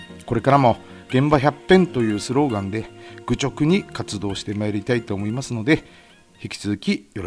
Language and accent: Japanese; Yokote, Akita, Japan; 横手市朝倉町の出身です。